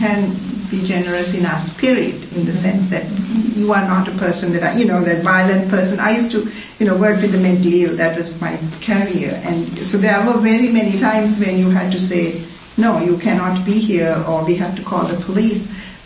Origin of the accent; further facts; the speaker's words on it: Sri Lanka; English is a second language; I'm from Sri Lanka, which is predominantly Buddhist, though I wasn't born, I was born Muslim.